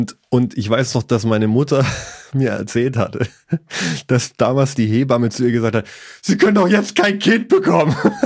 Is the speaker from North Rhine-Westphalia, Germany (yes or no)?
no; Eichstetten, Baden-Württemberg, Germany; Ich bin aber geboren, also aufgewachsen in Eichstätten, A-Y-Stätten.